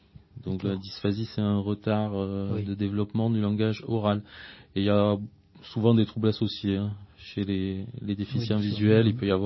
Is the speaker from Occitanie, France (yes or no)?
yes; Perpignan, Occitanie, France; now in Toulouse, France; je réside à Toulouse, mais j'ai grandi à Perpignan, donc un peu plus au sud.